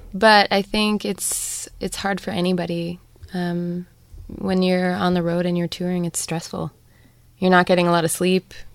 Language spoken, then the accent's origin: English; Canada; So I think it's fairly unique to growing up in Canada